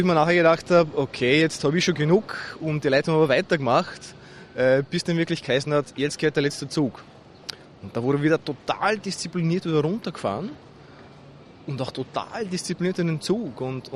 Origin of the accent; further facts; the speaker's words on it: Austria; Nein, also ich glaube, als Österreicher hat man schon gewisse Vorteile.